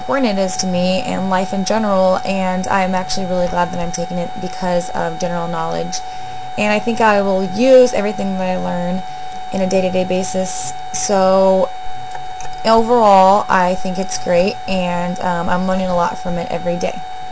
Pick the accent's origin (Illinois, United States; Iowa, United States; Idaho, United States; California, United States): California, United States; Dinuba; I was very active in my hometown, coaching swim teams and volleyball teams for summer leagues, and just pretty much giving to my community all that I could. After I graduated from Dinuba High School, which was our hometown high school